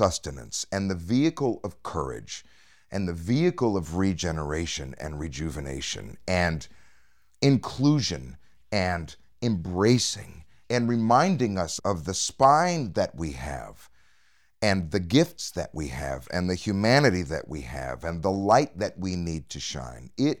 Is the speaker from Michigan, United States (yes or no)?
no; Rockford, Illinois, United States; I'm a guy from Rockford, Illinois, who was a pimple-faced 12-year-old choir nerd who couldn't throw a football or whatever.